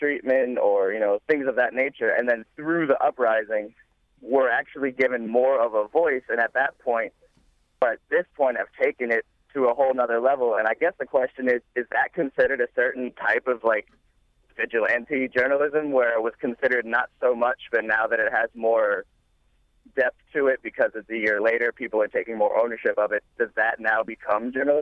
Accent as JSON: {"language": "English", "town": "Baltimore", "region": "Maryland", "country": "United States", "said": "I know personally, like I'm from Baltimore"}